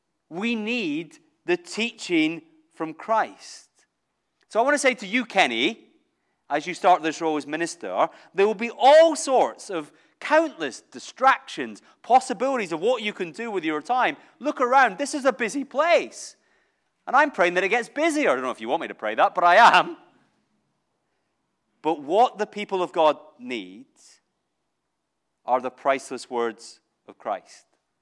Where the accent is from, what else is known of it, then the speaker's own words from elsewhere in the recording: Scotland, United Kingdom; this is hard for me, I'm Scottish, okay, so to talk about English success is very difficult.